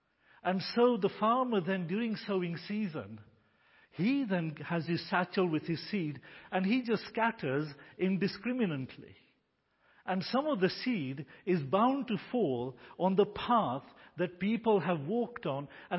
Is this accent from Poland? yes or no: no; India; English is a second language; You know, I was born and raised a Hindu. I'm an Indian, born and raised a Hindu.